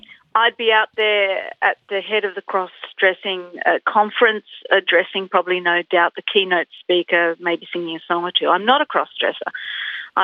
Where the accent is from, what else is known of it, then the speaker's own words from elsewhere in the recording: Nowra, New South Wales, Australia; born there; I'm a member of the Stolen Generations. Mm. I wasn't born in community. I was born in Nowra District Hospital